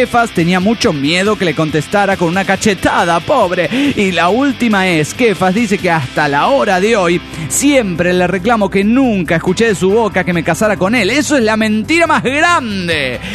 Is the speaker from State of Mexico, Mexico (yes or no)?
no; Puebla, Mexico; also born or lived in Mexico City; De hecho, yo nací en Chilangolandia. Yo soy de Feño, pero a los pocos meses ya vine para Puebla.